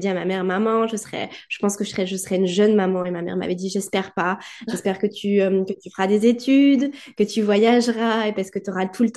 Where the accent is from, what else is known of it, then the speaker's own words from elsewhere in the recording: Brittany, France; now in Saint-Jean-de-Luz, France; j'ai 33 ans, je suis bretonne et j'habite au Pays Basque, à Saint-Jean-de-Luz.